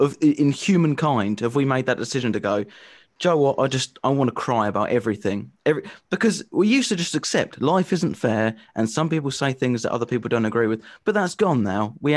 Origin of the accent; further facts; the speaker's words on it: England, United Kingdom; Well, you know, I'm a comedian, I'm English